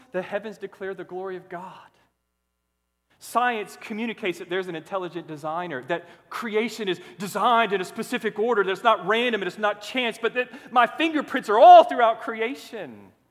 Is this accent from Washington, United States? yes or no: no; Orlando, Florida, United States; No, I was born in Orlando, Florida. I'm a native Floridian. I can't help where I was born, nor can you.